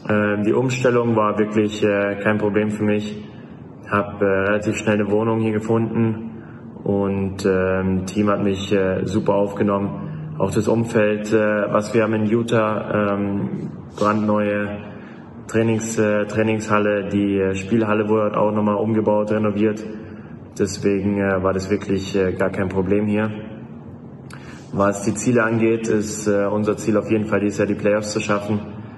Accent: Germany; für Deutschland bei Olympia zu spielen, Deutschland zu vertreten und einfach für mein Heimatland das Beste zu geben.

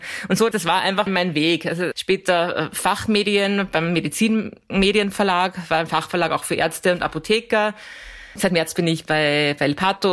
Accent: Schörfling am Attersee, Upper Austria, Austria; born there; Das ist natürlich Kammer Schörfling am Attersee, wo ich geboren bin, in Oberösterreich.

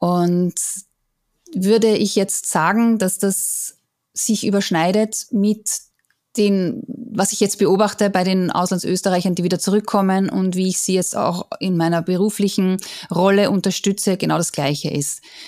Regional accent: Austria; moved away as an adult; also born or lived in Seoul, South Korea / Japan; Und da waren wir als Österreicher gemeinsam mit den Schweizern eine Minderheit.

